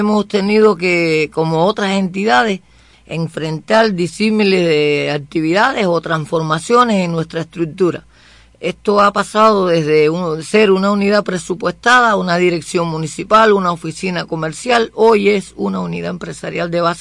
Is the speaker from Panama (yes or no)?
no; Villa Clara, Cuba; Llevamos alrededor de 20 años acá en este municipio, municipio el cual nos ha acogido. Nosotros somos natural de Villa Clara, una provincia también con bastante apego a la Ciénaga Zapata.